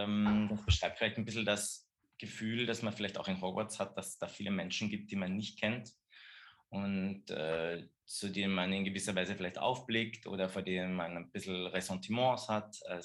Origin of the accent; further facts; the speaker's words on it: Keutschach, Carinthia, Austria; Ich bin am Land aufgewachsen in Kreutschach